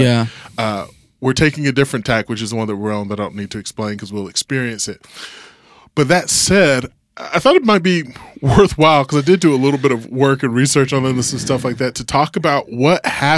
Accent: the South, United States; I come from the South.

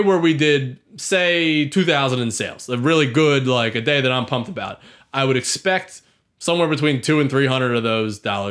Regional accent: Philadelphia, Pennsylvania, United States; But I grew up in the Philly area and I was a really picky eater and I ate a lot of pretzels.

